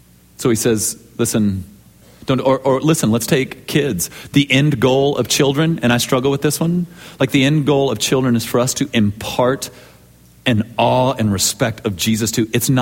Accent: Seattle, Washington, United States; born there; also born or lived in Sault Ste. Marie, Michigan / Alameda / Texas; I was born in Seattle, Washington. From there, moved to Sault Ste. Marie, Michigan for just 2 years. From there, moved to the San Francisco area, really directly outside of San Francisco in Alameda.

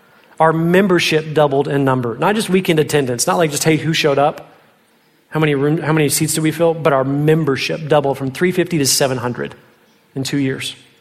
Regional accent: Fort Worth, Texas, United States; I was praying and hoping that the Lord would give an opportunity to come back to my hometown, Fort Worth, to pastor.

